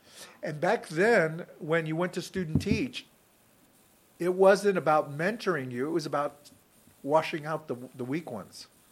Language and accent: English; Bakersfield, California, United States; I was from Bakersfield, but we never went anywhere. You know, I grew up with a family of 10.